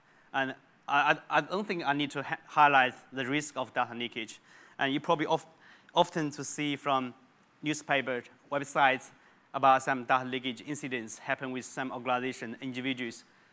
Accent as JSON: {"language": "English", "country": "Australia", "said": "Yeah, the other one, I guess, as Australian, we probably will know this WEC leakage."}